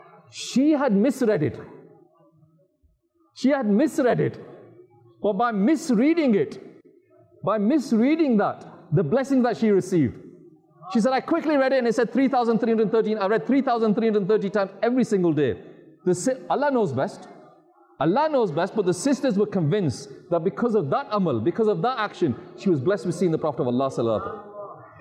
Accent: North West England, United Kingdom; In my hometown, in England, near Manchester

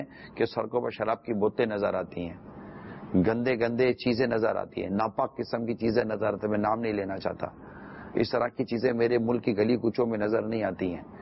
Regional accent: Pakistan; میں پاکستانی ہوں. میں الحمدللہ کوشش کرتا ہوں کہ میں آتے جاتے ہوئے کچرا میرے سڑک پر نہ پھینکوں, اور میں پاکستانی ہوں.

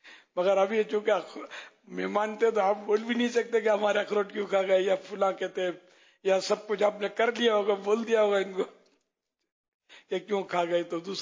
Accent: Pakistan; پاکستان یقین مانو بہت اچھا اسلام کا قلعہ ہے. میرے وطن عزیز کو اللہ پاک سلامت رکھے

